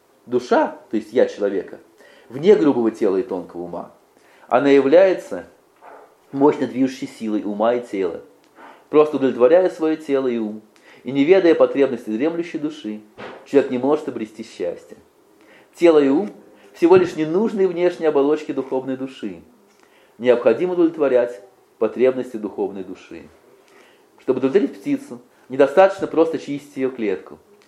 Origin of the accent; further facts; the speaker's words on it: Russia; born there; Я родился в России, поэтому меня интересует благо России.